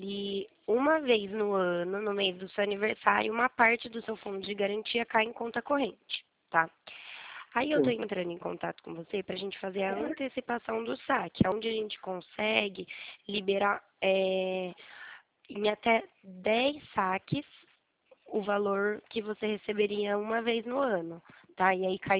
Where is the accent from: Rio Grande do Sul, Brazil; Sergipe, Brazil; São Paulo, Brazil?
São Paulo, Brazil; Araras; eu sou de Araras.